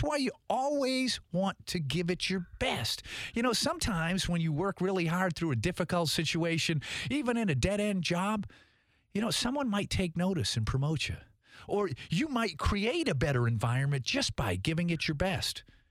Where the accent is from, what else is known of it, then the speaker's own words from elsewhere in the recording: Tewksbury, Massachusetts, United States; moved away; I grew up in Tewksbury, Massachusetts. What a great town. It's changed so much over the years since I left 35 some odd years ago.